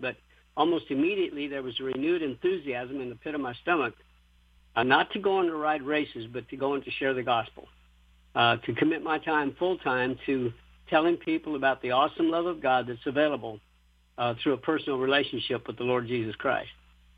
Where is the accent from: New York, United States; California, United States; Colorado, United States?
Colorado, United States; Well, I was raised in the mountains of Colorado. The nearest racetrack was in Denver, and we never went